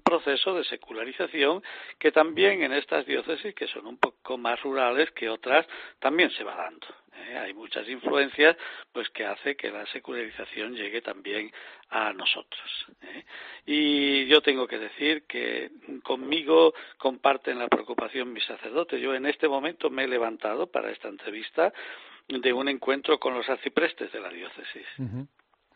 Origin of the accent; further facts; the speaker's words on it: Olivenza, Extremadura, Spain; Somos vecinos los extremeños, pero los oliventinos, hijos de España y nietos de Portugal.